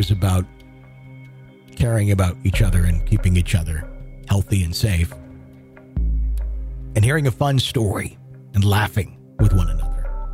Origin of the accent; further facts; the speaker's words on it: North Carolina, United States; For context, I grew up near Fort Fisher, North Carolina, which was near an important port during the Civil War